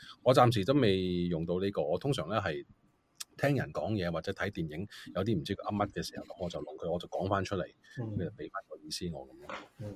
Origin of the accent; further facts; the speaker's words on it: Canada; now in Hong Kong; 虽然我刚才有提过我的母语都算是广东话，但是因为我在加拿大长大，也都即除了在家之外，在外面都是英文多，所以其实就是去到香港之后才学广东话的。